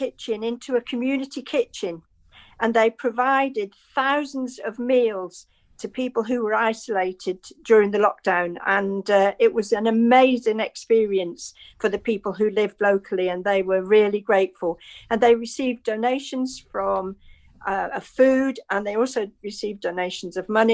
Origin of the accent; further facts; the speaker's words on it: North West England, United Kingdom; I'm from Merseyside, and I live in a little village that just has two pubs